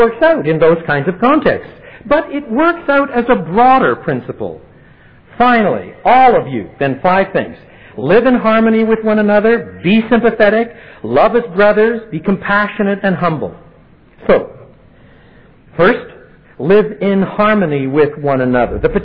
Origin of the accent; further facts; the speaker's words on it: French Canada, Canada; Well, I could cope with that. I was brought up in French Canada.